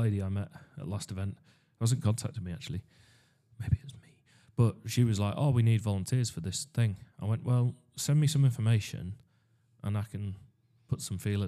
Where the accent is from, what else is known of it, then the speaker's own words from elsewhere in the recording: Darlington, North East England, United Kingdom; oh, yeah, I am from Darlington. This is what we do.